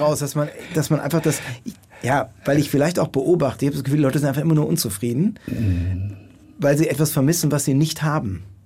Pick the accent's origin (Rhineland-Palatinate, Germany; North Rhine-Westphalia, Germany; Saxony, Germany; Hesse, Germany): Rhineland-Palatinate, Germany; Und wir sind ja Pfälzer